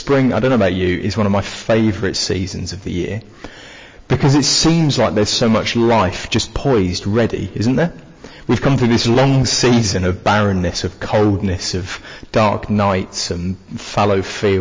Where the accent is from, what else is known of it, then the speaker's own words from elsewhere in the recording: Cambridge, East of England, United Kingdom; So my parents are both from North London, but I am not from North London. I'm from Cambridge, is where I'm from. But I've got bits of Essex, bits of North London, bits of Rotherham and bits of Lincolnshire by now.